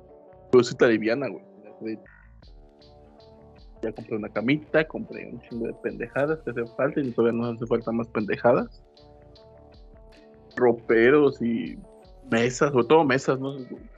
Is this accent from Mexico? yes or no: yes; Atoyac, Veracruz, Mexico; No, estamos viendo en mi pueblito, en Atoyac.